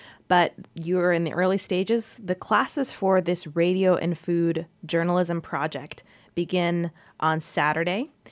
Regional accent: New York City, New York, United States; now in Sitka, United States; I came from New York City, and the big buzzword out there was food deserts.

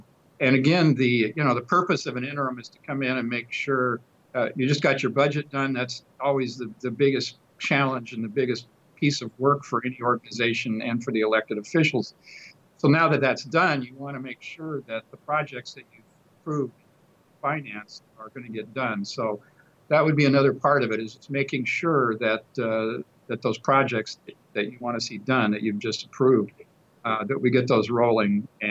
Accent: Seattle, Washington, United States; I grew up in Seattle. I'm used to rain, so it wouldn't be a huge problem.

